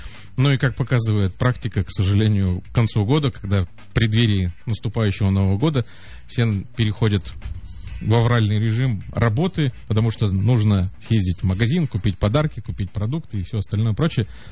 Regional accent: Udmurtia, Russia; как коренной житель Удмуртской Республики, который здесь родился

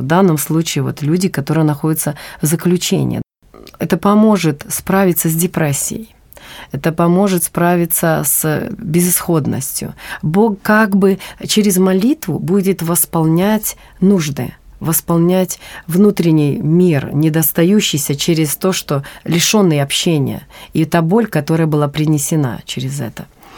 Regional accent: Ukraine; now in Saint Petersburg, Russia; Я вот с Украины. И она живет сейчас на Украине. Я живу в Санкт-Петербурге.

